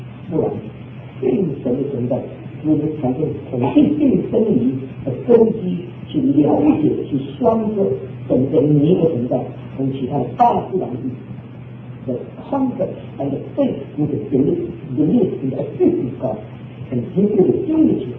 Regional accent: China; 就是我们中国人自己存在的一个信心

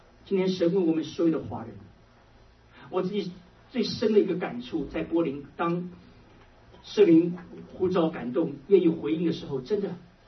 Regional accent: China; 我感谢神让我是一个中国人，因为我会讲中文

